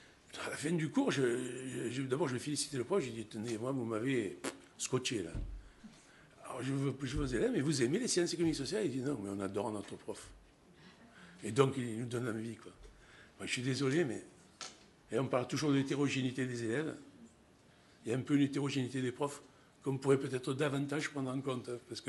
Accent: Marseille, Provence-Alpes-Côte d'Azur, France; now in Paris, France; un des trois lycées de ZEP de Marseille, où je suis originaire, vous pouvez l'entendre dans mon accent. Bien que je sois à Paris depuis 30 ans, je n'ai pas perdu l'accent.

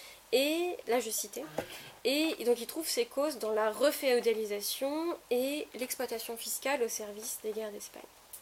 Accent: France; accent: French; je suis désolée pour mon accent français, il a coupé au couteau.

